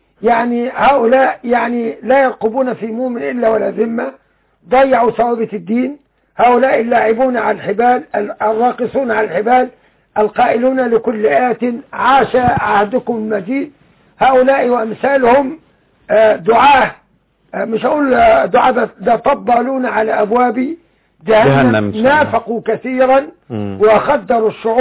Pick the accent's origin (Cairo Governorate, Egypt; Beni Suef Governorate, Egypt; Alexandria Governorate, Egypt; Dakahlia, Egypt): Beni Suef Governorate, Egypt; سيدنا واحد متقدم للانتخابات على صفوف بعض الجهات الإسلامية عندنا في بني سويف